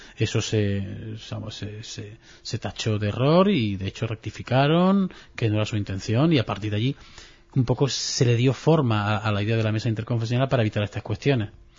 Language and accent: Spanish; Melilla, Spain